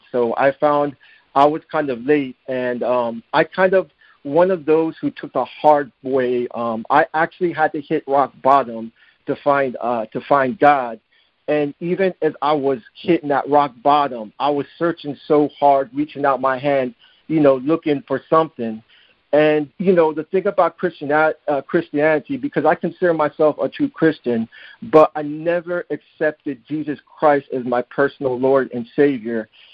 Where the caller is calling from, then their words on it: Orlando, Florida, United States; I'm calling you from Orlando, Florida right now.